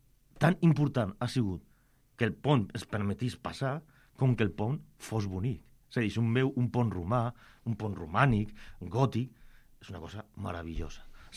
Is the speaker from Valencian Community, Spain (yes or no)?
no; Barcelona, Catalonia, Spain; Som de Barcelona. Mai hem entrat en aquest museu.